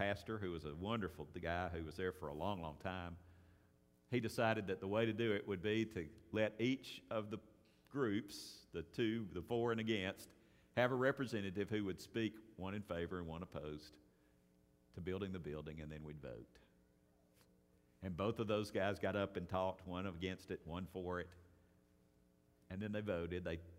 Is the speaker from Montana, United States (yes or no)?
no; Vicksburg, Mississippi, United States; When I was growing up in Vicksburg